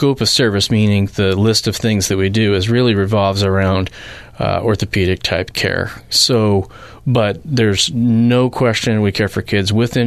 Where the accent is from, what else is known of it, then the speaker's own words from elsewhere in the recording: Spokane, Washington, United States; I'm from Spokane, Washington, originally, and I watched the Shriners Hospital be built there, right across the street from a hospital that my dad was the CEO at.